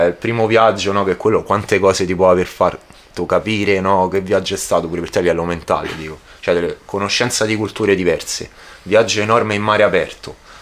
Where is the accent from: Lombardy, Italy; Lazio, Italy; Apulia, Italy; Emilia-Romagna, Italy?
Lazio, Italy; Rome; Noi veniamo, no, dalla città, tutte e due, veniamo da Roma.